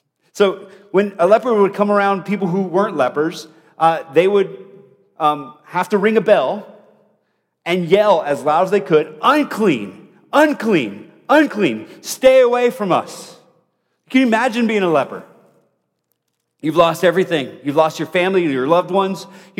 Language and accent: English; Bogota, Bogotá, Colombia; Growing up in Bogota, Colombia, South America, where I grew up, we had lepers in our community